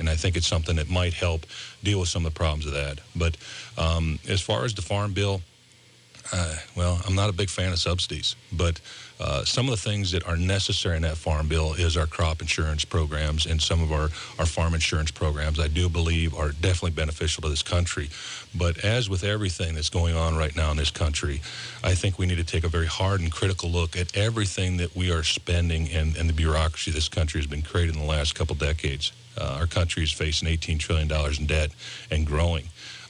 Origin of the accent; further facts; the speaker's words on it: Sioux Falls, South Dakota, United States; I was born here in Sioux Falls at the old McKinnon Hospital, and I spent quite a bit of my youth here in Sioux Falls from about 1975 to about 1980.